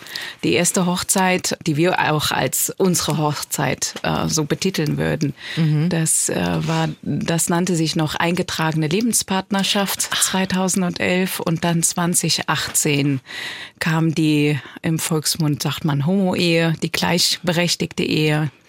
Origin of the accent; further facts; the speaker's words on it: Saarbrücken, Saarland, Germany; Als Saarbrücker geht man in die Garage.